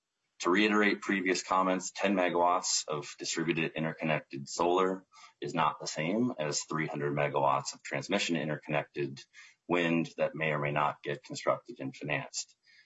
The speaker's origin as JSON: {"language": "English", "town": "Plymouth", "region": "Minnesota", "country": "United States", "tie": "born or raised there", "also_born_or_lived": "California", "said": "I grew up in Plymouth, Minnesota, graduated from the University of Minnesota, and spent about 9 years developing solar projects out in California before relocating back home in 2014."}